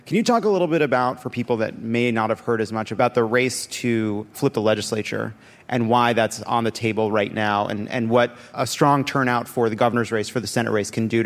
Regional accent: New Jersey, United States; I'm from New Jersey. That's New Jersey energy.

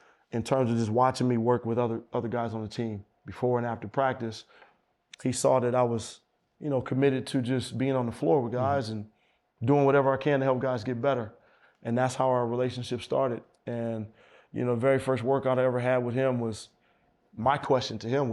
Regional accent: Oakland, California, United States; And, you know, I'm from Oakland.

